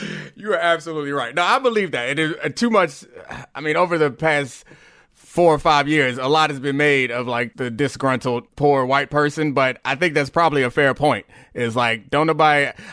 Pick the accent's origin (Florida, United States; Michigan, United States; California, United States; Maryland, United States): Maryland, United States; Baltimore; also born or lived in Texas; I mean, I grew up in Baltimore. I grew up in Texas.